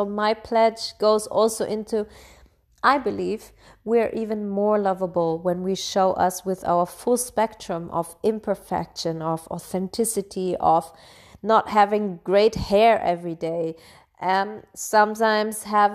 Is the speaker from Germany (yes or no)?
yes; Bavaria, Germany; I grew up in Bavaria, in Germany, and as one of the only like foreigners in this region.